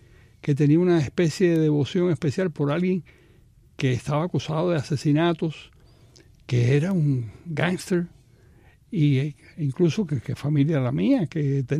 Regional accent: Havana, Cuba; born there; yo nací en La Habana Vieja, es decir, no creo que fue en una clínica, no en mi casa, pero en mi casa nació mi hermano mayor, pero era en la calle Tejadillos, que es una calle que sale a la catedral.

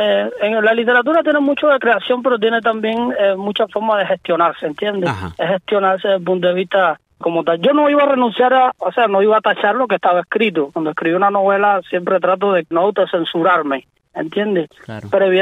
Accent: Cuba; moved away; ya yo tenía la idea de escapar de Cuba.

